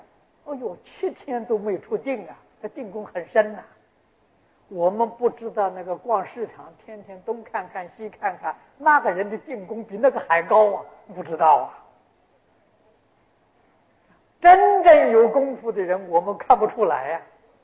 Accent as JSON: {"language": "Chinese", "country": "China", "said": "现在此地我们中国人讲超级市场，他去逛超级市场，那叫修禅定。"}